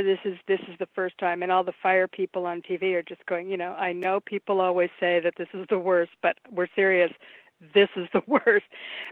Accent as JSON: {"language": "English", "region": "California", "country": "United States", "said": "I can't help but take it personally as a Californian."}